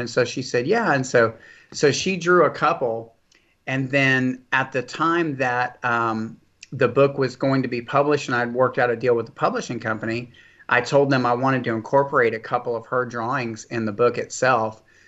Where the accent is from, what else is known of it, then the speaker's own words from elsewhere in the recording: Houston, Texas, United States; Well, I'm from Houston, Texas. I'm born and raised in Houston. I still live here today.